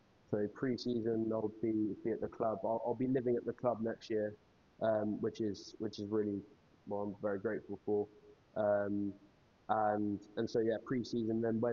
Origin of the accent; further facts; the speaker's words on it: Salisbury, South West England, United Kingdom; So I originally grew up around the Visors, I don't know, near Salisbury. I was born in Salisbury, playing football for my local club.